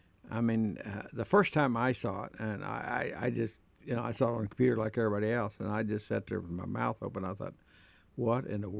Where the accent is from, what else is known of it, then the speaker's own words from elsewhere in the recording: Missouri, United States; Yeah, I'm from Missouri. You got to show me.